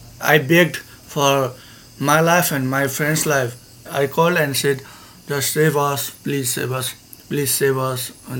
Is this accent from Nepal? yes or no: yes; Nepal; from Nepal.